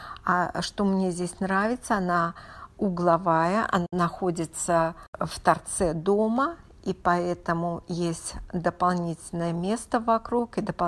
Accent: Belarus; now in United States; так как я из Белоруссии, я люблю все-таки шторы.

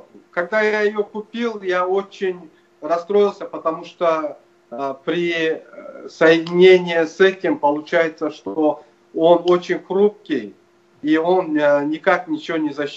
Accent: Krasnoyarsk, Krasnoyarsk Krai, Russia; я из Красноярска. Вот. Мне 27 лет.

